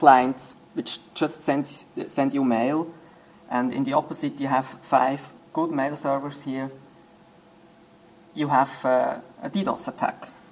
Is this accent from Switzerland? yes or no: yes; Switzerland; English is a second language; I'm from Switzerland, 33 years old